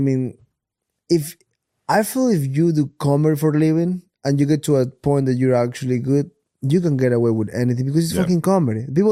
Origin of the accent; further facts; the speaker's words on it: Ecuador; I said, like, bitch, I'm from Ecuador.